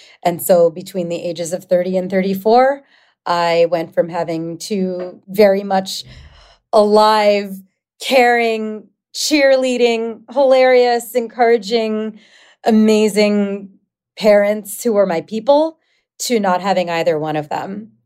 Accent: Philadelphia, Pennsylvania, United States; I'm from Philadelphia and they moved to like this condo outside Philly from my big, big, you know, house that I grew up in.

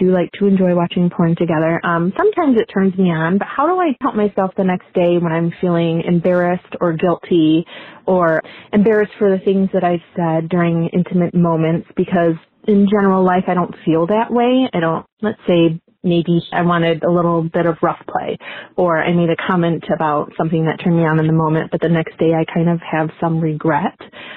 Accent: Phoenix, Arizona, United States; I'm 38 from Phoenix.

